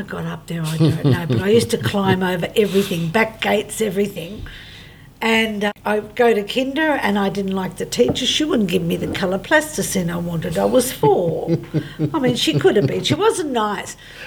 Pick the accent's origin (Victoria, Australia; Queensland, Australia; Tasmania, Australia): Victoria, Australia; Brunswick; Brunswick for the first 5 years of my life, West Brunswick.